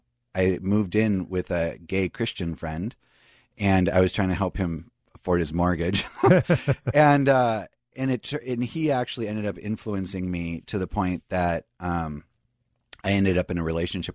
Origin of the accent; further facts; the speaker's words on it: Northfield, Minnesota, United States; I grew up in Northfield. I was in Northfield at the time.